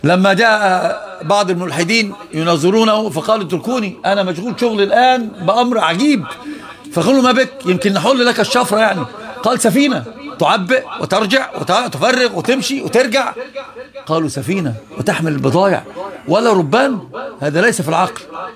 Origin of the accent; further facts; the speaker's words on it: Alexandria, Alexandria Governorate, Egypt; انا اسكندراني